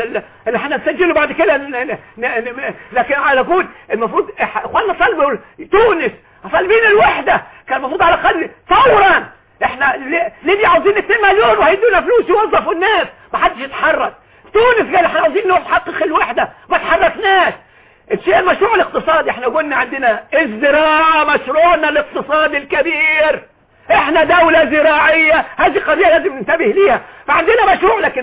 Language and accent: Arabic; Egypt; احنا ابناء مصر شعب مصر المطحون